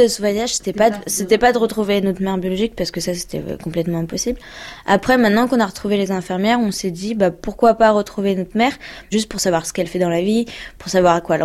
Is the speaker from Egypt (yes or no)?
no; Lyon, Auvergne-Rhône-Alpes, France; Bah parce que moi je suis de Lyon